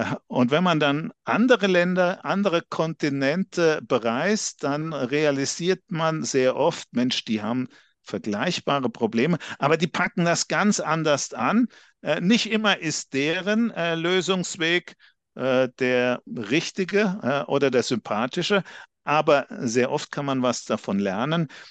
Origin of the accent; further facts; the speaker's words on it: Würzburg, Bavaria, Germany; born there; Sie hören das vielleicht, ich komme nicht aus Ostholstein. Mein Platt ist doch sehr rudimentär. Ich komme gebürtig aus Würzburg, auch eine sehr schöne Gegend in Deutschland.